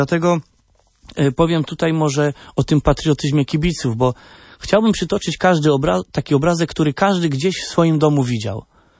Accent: Chełmża, Kuyavian-Pomeranian Voivodeship, Poland; A no, jestem z Chełmży, no.

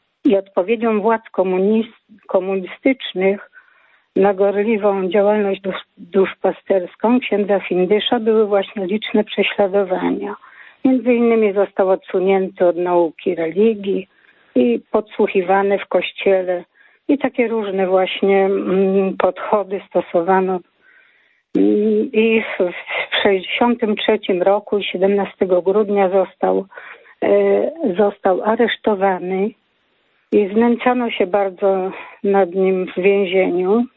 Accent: Nowy Żmigród, Subcarpathian Voivodeship, Poland; bo ja pochodzę z Nowego Żmigrodu

